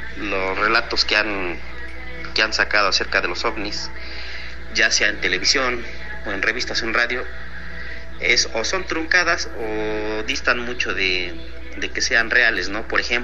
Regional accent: Tlaxcala, Mexico; Yo soy de Tlaxcala y ahí es muy común que haya apariciones y leyendas, ¿no?

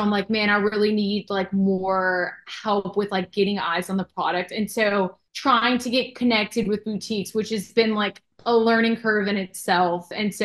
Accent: Louisiana, United States; I grew up in Louisiana, so there's not much of an industry here.

